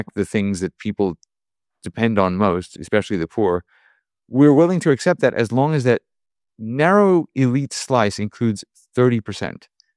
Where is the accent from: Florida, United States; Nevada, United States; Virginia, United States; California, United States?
California, United States; then I'm very happy that I'm from California.